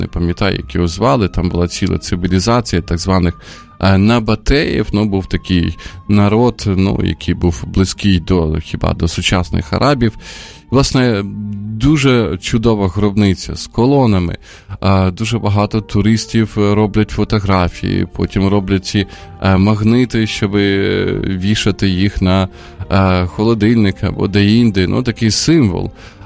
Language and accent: Ukrainian; Sumy Oblast, Ukraine; До речі, в моїй рідній Сумській області є таке місто, як Путивлі